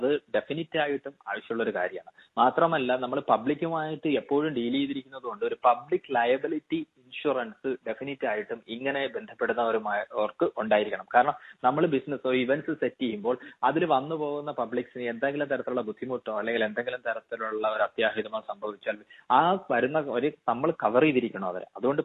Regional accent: Kerala, India; 5 വർഷത്തിന് മുമ്പ് ഞാൻ മലയാളികളുടെ ഒരു ട്രെൻഡ് നമ്മുടെ കേരളത്തിലുള്ളവരുടെ നോക്കിയപ്പോൾ

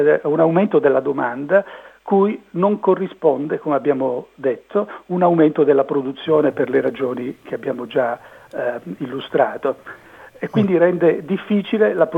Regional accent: San Giorgio Lucano, Basilicata, Italy; abbiamo avviato la sperimentazione a San Giorgio Lucano, il mio paese di origine

